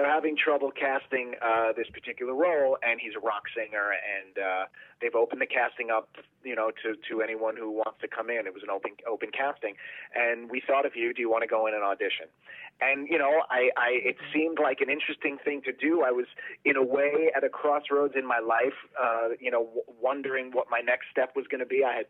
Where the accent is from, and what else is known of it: Woodbury, New York, United States; born or raised there